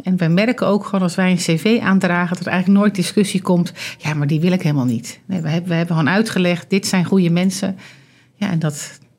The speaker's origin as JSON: {"language": "Dutch", "region": "South Holland", "country": "Netherlands", "said": "Ik kom uit de buurt van Rotterdam, kom uit een ondernemersgezin."}